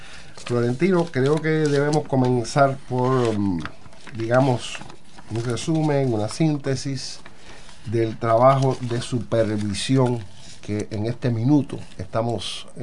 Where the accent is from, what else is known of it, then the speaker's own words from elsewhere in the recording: Cuba; todos somos cubanos, caminamos las calles de este pueblo